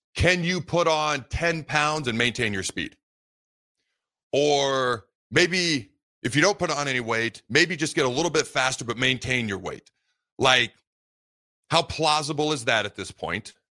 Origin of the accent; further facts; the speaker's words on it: Washington, United States; also born or lived in Hastings; Again, I was born in Hastings, but grew up in the state of Washington. My dad's job took him up there, so that's where I grew up.